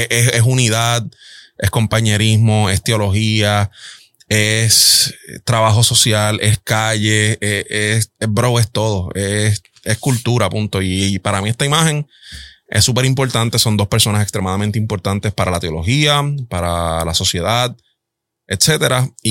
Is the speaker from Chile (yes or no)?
no; Puerto Rico; en Puerto Rico, de donde yo soy natal